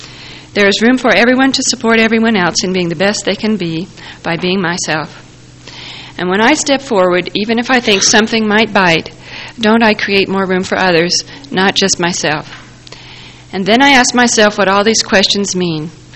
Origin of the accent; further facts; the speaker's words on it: Las Vegas, Nevada, United States; I grew up in Las Vegas